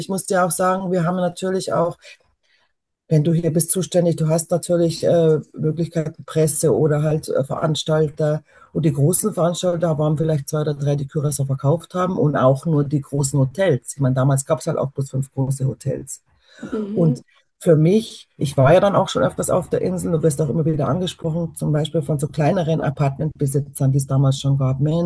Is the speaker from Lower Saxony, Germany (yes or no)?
no; Bavaria, Germany; ich bin in Bayern groß geworden. Wir haben immer österreichisches Fernsehen auch gehabt